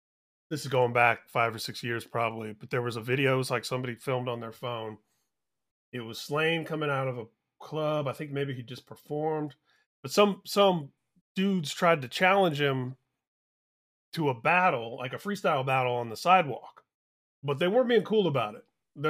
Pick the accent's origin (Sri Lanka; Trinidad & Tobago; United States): United States; Midwest; as an Irish Catholic from the Midwest myself.